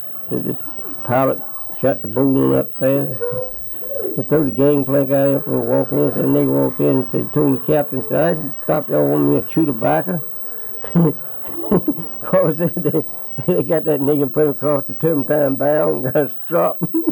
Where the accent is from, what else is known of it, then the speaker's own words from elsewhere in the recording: Fort Gaines, Georgia, United States; I said, I'm from Fort Gaines, Georgia.